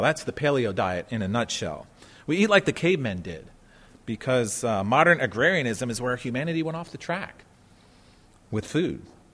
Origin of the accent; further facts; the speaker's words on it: Pennsylvania, United States; although I grew up in Pennsylvania